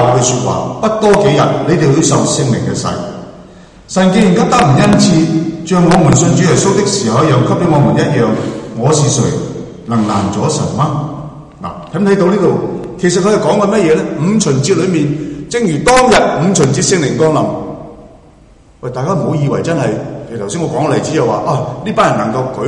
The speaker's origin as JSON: {"language": "Cantonese", "region": "Guangdong", "country": "China", "said": "那个方言呢，就譬如好像说我广东人呢，能够突然间在这里用上海话跟大家讲到"}